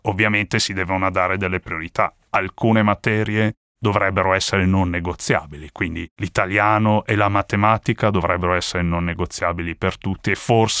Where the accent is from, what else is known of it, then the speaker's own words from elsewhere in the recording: Milan, Lombardy, Italy; da una famiglia di migranti, perché di questo si tratta, con un titolo di studio basso, ho avuto l'opportunità, crescendo a Milano, di arrivare a Bocconi